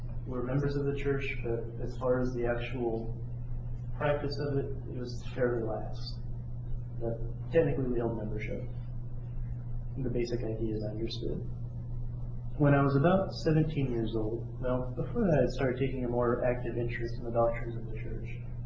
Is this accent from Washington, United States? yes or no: yes; Yakima, Washington, United States; born there; also born or lived in Missouri / Montana / Oklahoma; I was born in Yakima, Washington. And my family moved around a lot when I was younger. Went from Washington to Missouri to Montana to Oklahoma to Washington back in a circle, basically.